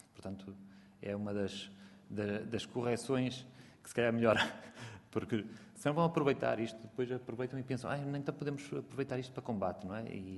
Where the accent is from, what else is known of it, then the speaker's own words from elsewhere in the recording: Ponte da Barca, Viana do Castelo, Portugal; a minha região, que eu venho do Alto Minho, e de Ponta Barca, precisamente